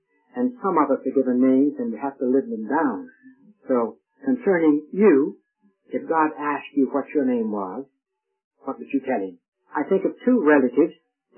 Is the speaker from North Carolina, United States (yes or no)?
yes; Raleigh, North Carolina, United States; means that I came from a mill town, which isn't true. I came from Raleigh, a capital city.